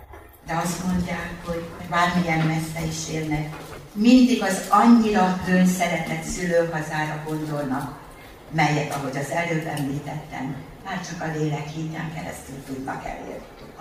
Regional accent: Hungary; now in Sydney, Australia; én igazán magyar vagyok, még akkor is, hogyha ausztrálok között élek, mert én Sydneynek olyan területén élek, ahol abszolút magyarok nincsenek, csak ausztrálok. És én magamban vagyok magyar, és a gyerekeim, akikkel igazán nap mint nap magyarul beszélek.

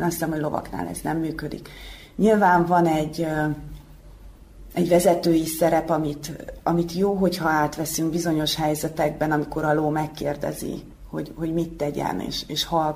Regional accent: Törökszentmiklós, Jász-Nagykun-Szolnok, Hungary; born there; Szolnok mellett születtem, Törökszent Miklóson

